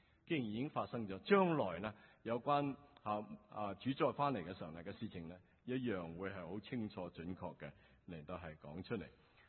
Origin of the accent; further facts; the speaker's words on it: China; 为什么我们中国人的心这么硬呢？